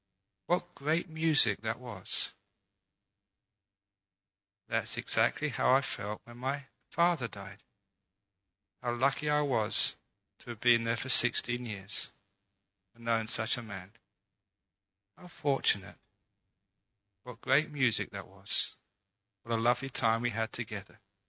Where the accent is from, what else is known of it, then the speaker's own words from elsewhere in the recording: London, United Kingdom; A young man growing up in London, I'd gone to many concerts